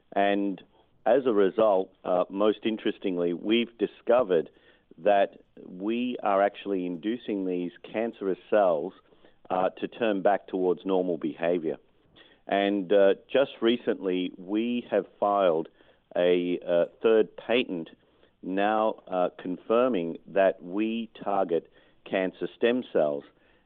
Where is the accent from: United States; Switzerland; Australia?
Australia; Melbourne, Victoria; I'm born and bred in Melbourne, Australia.